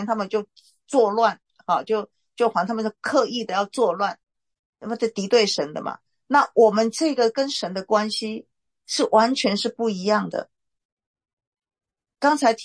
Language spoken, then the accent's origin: Chinese; Taiwan; 就有点像我们台湾人的那种拜偶像的心态了